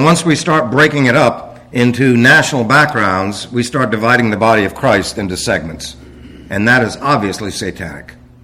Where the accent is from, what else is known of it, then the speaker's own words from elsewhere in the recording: New York, United States; now in Arizona, United States; We have a tape of our three girls when we're coming cross country from New York to Arizona.